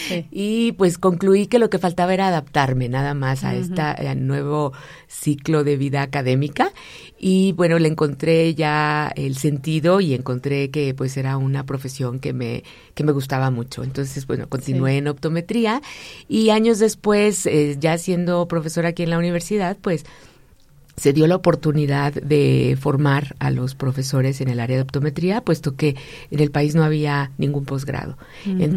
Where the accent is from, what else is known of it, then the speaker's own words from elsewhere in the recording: Aguascalientes, Mexico; also born or lived in Chicago; por azares del destino no nací en Aguascalientes, nací en Estados Unidos, en la ciudad de Chicago, aunque toda mi formación académica ha sido en Aguascalientes, siempre.